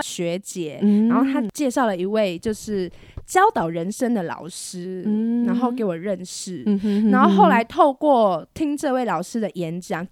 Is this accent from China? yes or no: no; Taiwan; 为什么我是台湾人呐、